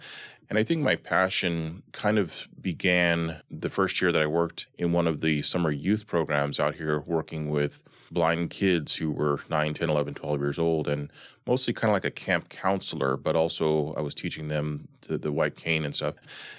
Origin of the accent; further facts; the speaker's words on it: Albuquerque, New Mexico, United States; So I grew up in Albuquerque, New Mexico.